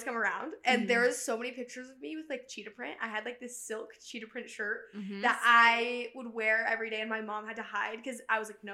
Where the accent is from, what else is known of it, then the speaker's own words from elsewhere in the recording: Logan, United States; I grew up in Logan, like I said, and my childhood was honestly great. Like, I lived in a neighborhood that had tons of kids my age.